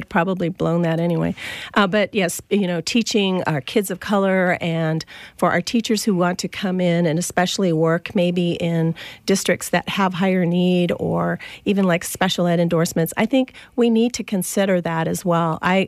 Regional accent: South Valley, New Mexico, United States; I remember growing up in the South Valley and always feeling marginalized because I was from the South Valley.

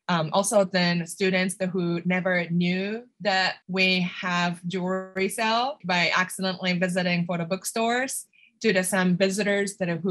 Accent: Japan; English is a second language; moved away as an adult; now in United States; But my passion of the jewelry making and metalsmithing started when I came from Japan to the United States as an international student.

